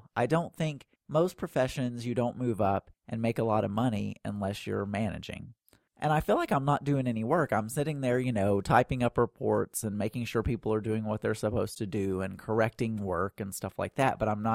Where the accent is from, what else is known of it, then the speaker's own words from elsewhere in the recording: Arkansas, United States; also born or lived in Dallas; I never thought I would move back to Arkansas because I'm from South Arkansas, and there is nothing there at all. There's absolutely nothing in South Arkansas.